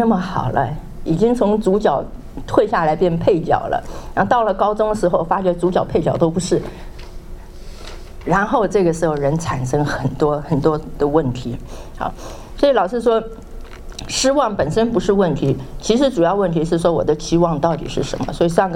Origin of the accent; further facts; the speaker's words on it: China; 那我们中国人的话，我们都很喜欢赢啊。